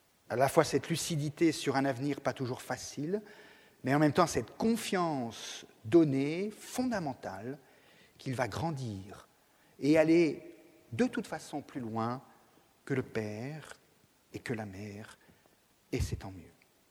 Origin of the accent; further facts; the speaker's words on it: France; peut-être en tant que Français, républicain, je suis très attaché à cette école qui m'a construit